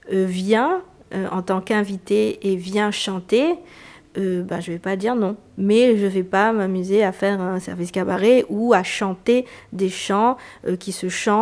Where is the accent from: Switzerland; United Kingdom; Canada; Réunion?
Réunion; moi, en tant que réunionnaise, malbaraise qui pratique du maloya